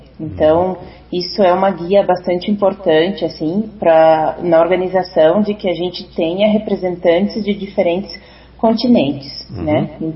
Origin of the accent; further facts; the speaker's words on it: Brazil; now in Mexico City, Mexico; Sou brasileira.